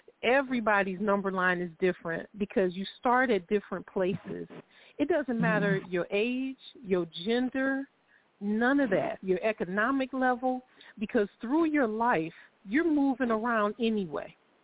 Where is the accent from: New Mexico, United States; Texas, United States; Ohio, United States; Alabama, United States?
Ohio, United States; Cleveland; born there; I was born in Cleveland, Ohio. My parents were teenagers, 15 and 17. I was on welfare my entire childhood.